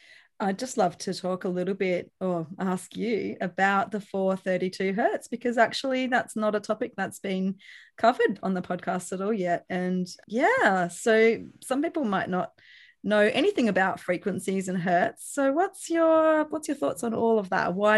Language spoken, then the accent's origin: English; Mount Gambier, South Australia, Australia; because you're based in the beautiful southeast of South Australia in Macambia. And that's actually my hometown. And I lived there for about 20 years.